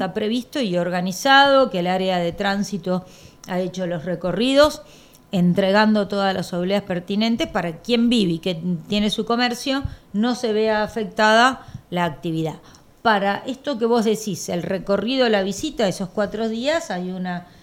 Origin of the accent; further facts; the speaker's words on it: Neuquén, Argentina; somos neuquinos, somos nosotros.